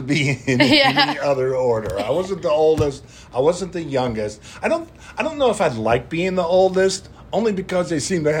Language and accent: English; Detroit, Michigan, United States; I come from very, very humble beginnings. I grew up in Detroit. My dad was a welder. My mom was a waitress.